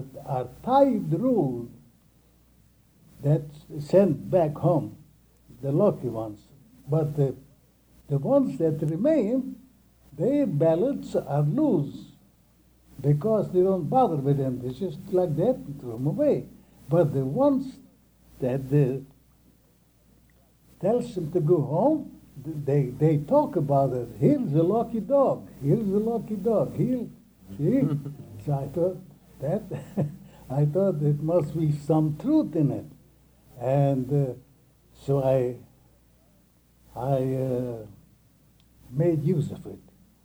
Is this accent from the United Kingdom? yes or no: no; Ukraine; now in United States; I was born and raised on the Dnieper, that famous river in Russian history.